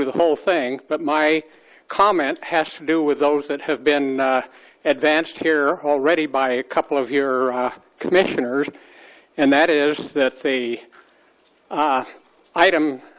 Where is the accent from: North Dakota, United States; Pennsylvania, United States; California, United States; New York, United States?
California, United States; Cambria; from Cambria.